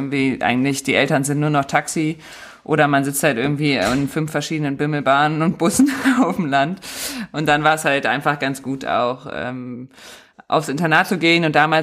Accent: Marburg, Hesse, Germany; Genau, also ich bin groß geworden und aufgewachsen in der Nähe von Marburg.

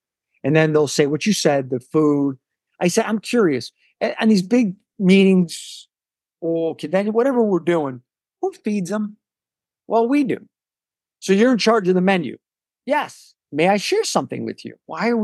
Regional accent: Chicago, Illinois, United States; I'm from Chicago, so he's number two after Michael Jordan. In our city, that's just the way we roll

